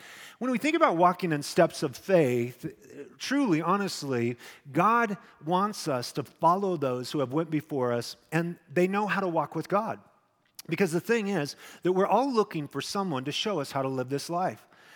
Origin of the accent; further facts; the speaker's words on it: Filer, Idaho, United States; it's from my hometown, Filer, Idaho.